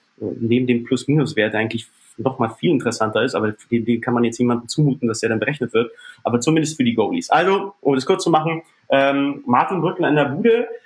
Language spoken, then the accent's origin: German; Czechia; German is a second language; ich komme ursprünglich aus Tschechien